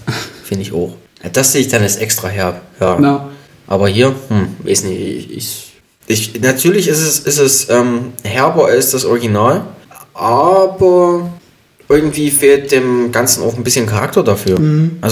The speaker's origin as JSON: {"language": "German", "town": "Marienberg", "region": "Saxony", "country": "Germany", "tie": "born or raised there", "said": "Ich war quasi in der Heimat, im Erzgebirge, in meiner Heimatstadt Marienberg"}